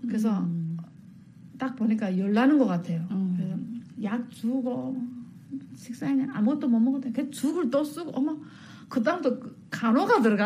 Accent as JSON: {"language": "Korean", "country": "North Korea", "also_born_or_lived": "China", "moved": "yes", "said": "저는 북한에서 뭐 했고 어떻게 북한 탈북했고 그다음에 중국에 무슨 어떻게 살았고"}